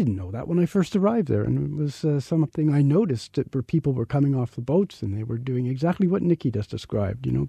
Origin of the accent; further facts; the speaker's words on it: Tinos, South Aegean, Greece; And then as I started traveling around Greece, and people would hear that I was from Tinos, complete strangers would take my hand